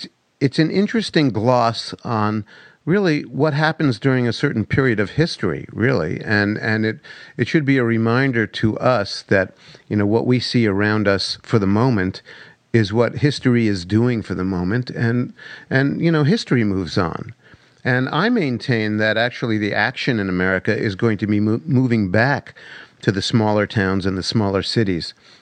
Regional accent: New York City, New York, United States; I grew up in New York City, but not Williamsburg.

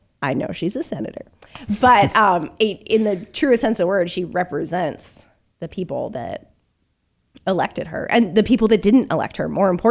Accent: California, United States; I'm from California, so it sucks, dude.

